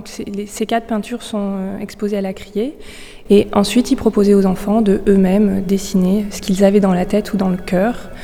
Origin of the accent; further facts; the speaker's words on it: France; chez nous en France.